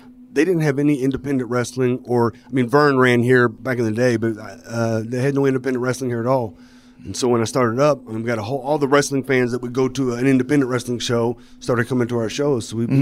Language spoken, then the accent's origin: English; Louisville, Kentucky, United States; Yep. I'm from Louisville.